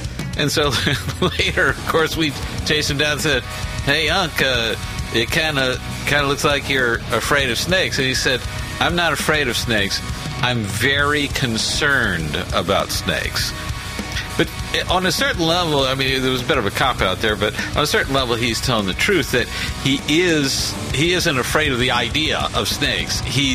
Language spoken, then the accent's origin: English; Texas, United States; I grew up in Texas, and I had an uncle that had a ranch there in Central Texas.